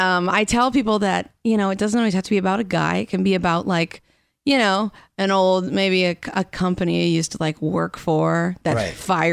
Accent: Clarksville, Iowa, United States; I'm from Northeast Iowa.

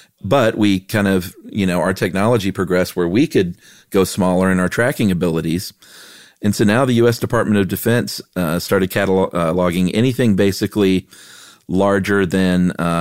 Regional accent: Buffalo, New York, United States; I'm from Buffalo. I know about snowballs and space junk.

